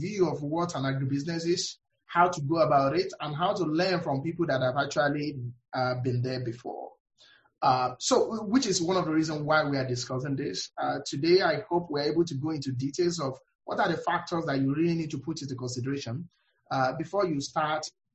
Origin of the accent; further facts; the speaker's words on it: Nigeria; now in United States; growing up in Nigeria, and even interacting with a lot of people, even here in the US